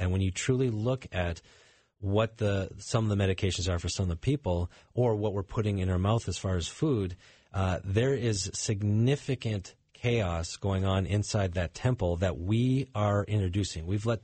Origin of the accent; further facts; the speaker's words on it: Canada; now in United States; And growing up in Canada